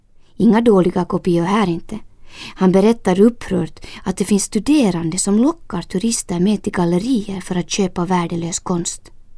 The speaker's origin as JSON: {"language": "Swedish", "country": "Finland", "said": "När jag berättar att jag kommer från Finland kläcker han utan att blinka ur sin fras på finska."}